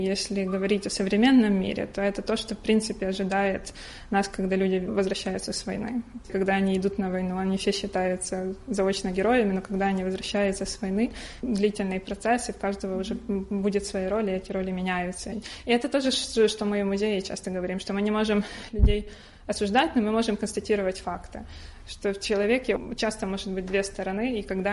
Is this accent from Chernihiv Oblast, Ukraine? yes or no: yes; Chernihiv Oblast, Ukraine; у меня история, моя личная история, что я из Черниговской области